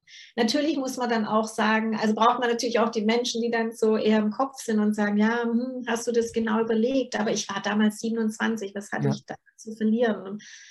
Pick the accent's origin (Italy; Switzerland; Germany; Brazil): Germany; ich bin froh, dass ich in Deutschland aufgewachsen bin